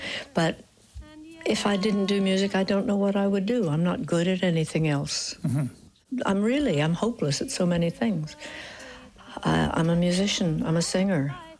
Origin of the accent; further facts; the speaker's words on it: United States; moved away as an adult; now in Oxford, United Kingdom; I'd been brought up in the States, but I left when I was 20, 21. And I grew up in England from age 24 to age 54.